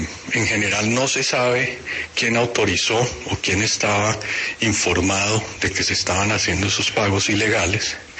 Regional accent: Colombia; estoy colaborando proactivamente con la justicia colombiana porque soy colombiano y estoy también colaborando proactivamente con la justicia norteamericana porque tengo la ciudadanía de Estados Unidos.

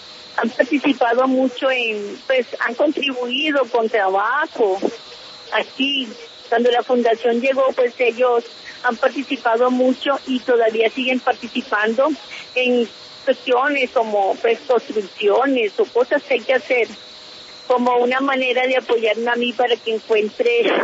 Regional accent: Montería, Córdoba, Colombia; De Montería.

